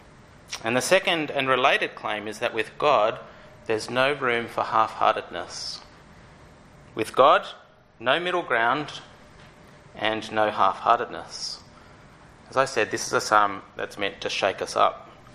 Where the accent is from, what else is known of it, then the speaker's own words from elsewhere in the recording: Queensland, Australia; accent: Queensland; I guess my pronunciation's giving me away as a Queenslander.